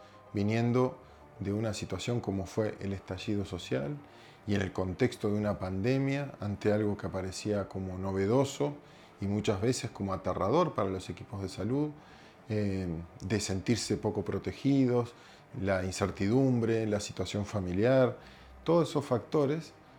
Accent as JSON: {"language": "Spanish", "country": "Uruguay", "moved": "yes", "lives_now": "Chile", "said": "yo soy médico uruguayo, adoptado por Chile hace más de una década."}